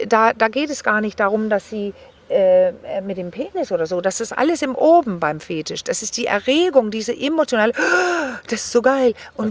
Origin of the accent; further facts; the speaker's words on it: Denmark; German is a second language; Das hässliche Entlein, ich bin ja Dänin.